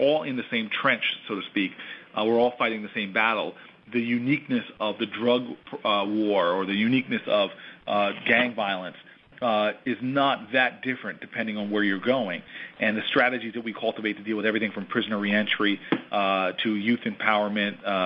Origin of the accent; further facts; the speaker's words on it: United States; It's one of the best ways as an American, in my opinion, to protect our nation.